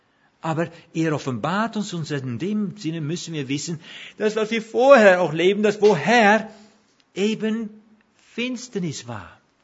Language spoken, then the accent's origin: German; Netherlands; German is a second language; now in Germany; Ich bin ja Holländer, ich habe schon gesagt.